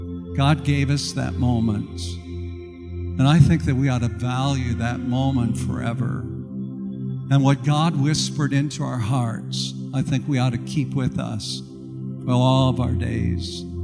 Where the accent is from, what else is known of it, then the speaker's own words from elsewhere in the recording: South Dakota, United States; When I was a youth in the youth department of the church that I grew up in out in South Dakota